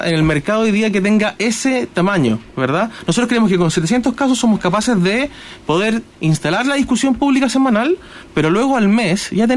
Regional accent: Chile; Lo que sí estamos dispuestos como chilenos es avanzar en un proceso de negociación

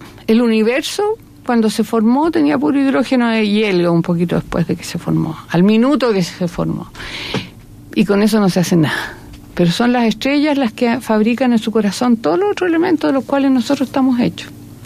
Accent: Chile; como chilena

